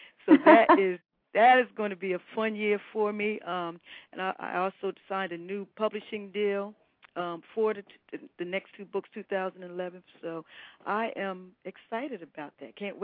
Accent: Trenton, New Jersey, United States; I grew up in Dolly Homes, which was the projects, until I was in, like, the fourth grade.

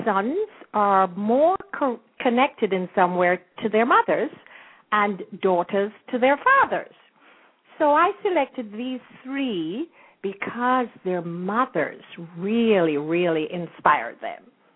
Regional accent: Jamaica; we were born and raised in Jamaica, land we love.

